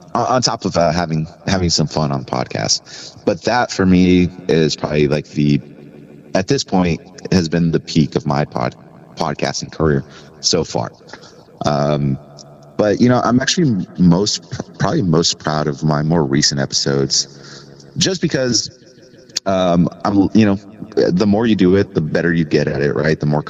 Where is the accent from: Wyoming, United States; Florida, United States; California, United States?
California, United States; I grew up in Riverside County